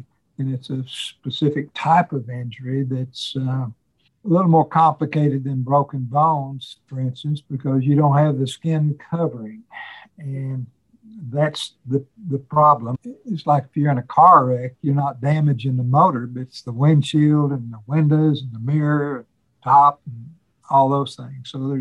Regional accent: Fort Smith, Arkansas, United States; I grew up in Fort Smith, Arkansas, college and then medical school at the University of Arkansas

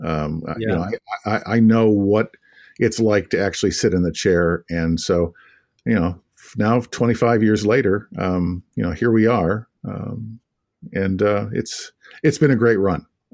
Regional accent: Kankakee, Illinois, United States; I in a little town called Kankakee, Illinois, south suburbs of Chicago. We like to joke that the unofficial slogan is "It's not the end of the world, but you can see it from there."

